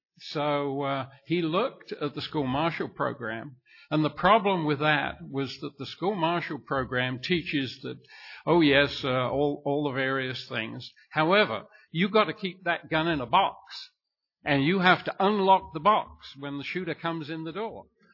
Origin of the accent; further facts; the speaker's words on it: San Antonio, Texas, United States; I live about a block and a half from an elementary school in San Antonio, where, like John, I'm also from San Antonio.